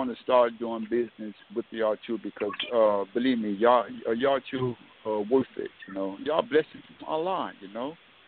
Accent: Miami, Florida, United States; from Miami. How y'all doing?

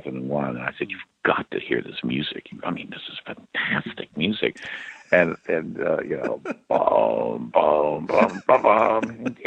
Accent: Philadelphia, Pennsylvania, United States; I grew up in Philly until I think I was about 7, and then we moved out to the suburbs, yeah.

